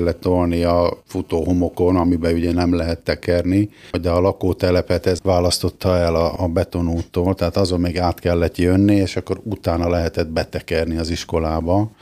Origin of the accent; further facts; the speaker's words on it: Budapest, Hungary; A kiskunhalasi származást illetőleg Budapesten születtem, és ott töltöttem az első 14 évemet.